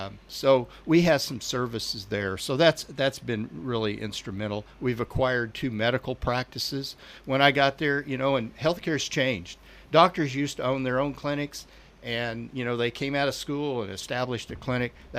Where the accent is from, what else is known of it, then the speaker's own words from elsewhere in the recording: California, United States; I'm from Central California, rural California